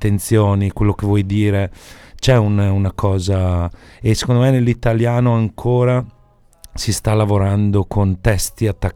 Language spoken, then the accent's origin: Italian; Veneto, Italy; Quindi in realtà mi sento un piede di qua, un piede di là. Ovviamente sono vissuto e cresciuto in Veneto, anche se col Molise ho veramente un rapporto vivo.